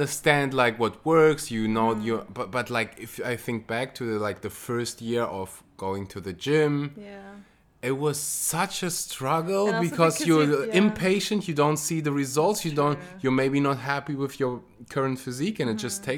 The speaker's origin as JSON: {"language": "English", "country": "Germany", "accent": "German", "second_language": "English", "said": "usually we Germans are really famous for our German accent."}